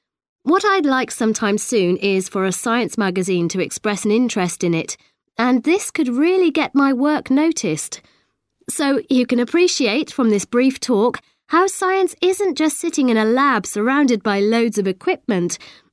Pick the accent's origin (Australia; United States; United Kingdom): Australia; also born or lived in New Zealand; I was born in New Zealand, although my parents came from Germany, as you can probably guess from my name. But I grew up in Australia, where I had a lovely life. Our house was right by the ocean.